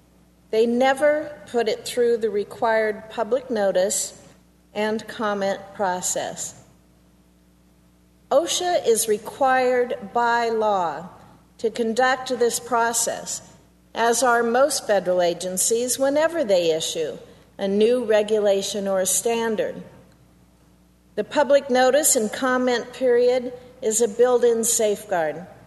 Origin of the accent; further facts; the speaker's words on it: Nebraska, United States; For example, in my home state of Nebraska